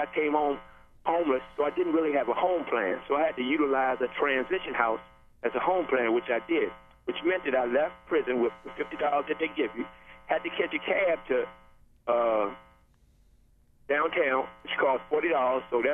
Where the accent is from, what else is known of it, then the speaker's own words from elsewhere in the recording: Washington, District of Columbia, United States; because I'm from Washington, D.C.